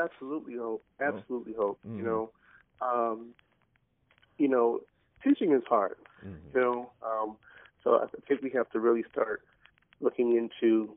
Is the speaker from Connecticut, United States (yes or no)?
yes; Connecticut, United States; moved away as an adult; now in Atlanta, United States; I'm originally from Connecticut, but I live in Atlanta now.